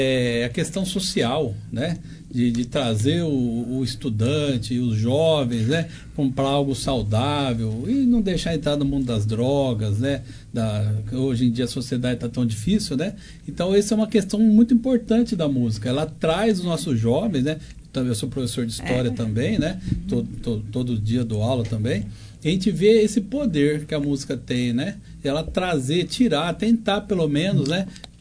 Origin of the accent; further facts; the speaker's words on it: Pitangueiras, São Paulo, Brazil; Eu, uma parte da minha vida, eu fui criado em Pitangueiras, né? Aqui do lado.